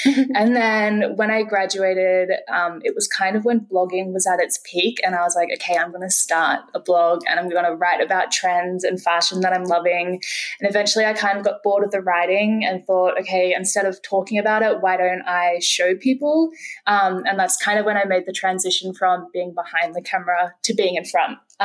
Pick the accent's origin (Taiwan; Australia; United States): Australia; Brisbane, Queensland; also born or lived in Sydney; I was born in Sydney, and then I moved up to Brisbane, which is in Queensland, when I was in like the second grade. So for people who don't know me, I say Sydney because it sounds a bit more cool, but I'd probably say I'm from Brisbane.